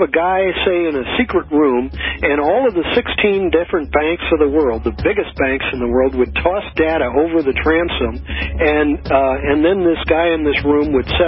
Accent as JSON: {"language": "English", "region": "Missouri", "country": "United States", "said": "And I was from Missouri."}